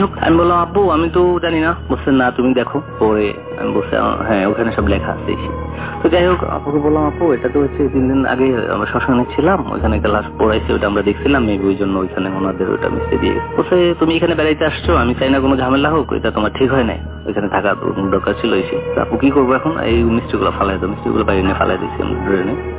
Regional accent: Ulania, Barisal Division, Bangladesh; তো আমি আমার গ্রামের বাড়িতে চলে যাই, বরিশাল হিন্দিগঞ্জ উলানিয়াতে চলে যাই।

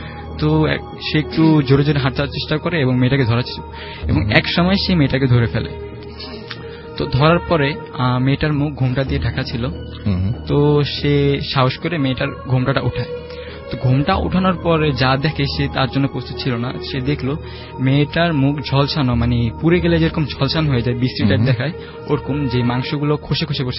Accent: Kalamuchi, Chittagong Division, Bangladesh; আমার গ্রাম হচ্ছে আপনার নোয়াখালী কবিরহাট উপজেলার কালামুছি।

